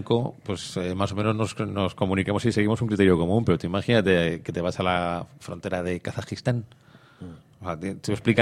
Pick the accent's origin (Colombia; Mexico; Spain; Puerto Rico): Spain; ¿Dónde he pasado yo más vergüenza como motorista o directamente como automovilista o directamente como español?